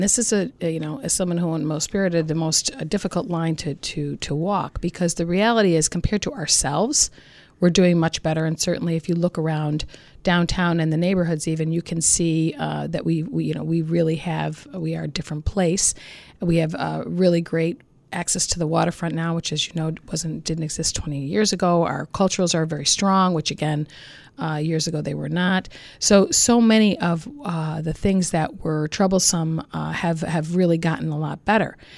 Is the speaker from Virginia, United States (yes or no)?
no; Buffalo, New York, United States; Well, I'm a lifelong. I was born in Mercy Hospital, and actually spent some time in New York City. My mom was from there as a small child, but we moved back here.